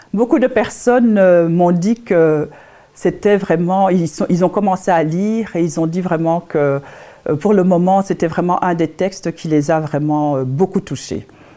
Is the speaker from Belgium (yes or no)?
yes; Belgium; also born or lived in Kinshasa, DR Congo; Parce que Kinshasa, c'est ma ville natale, c'est mon pays. Je suis à Kinshasa, je suis chez moi. Et voilà, donc ça devait vraiment ressortir. Mais je suis en Belgique depuis que je suis toute petite.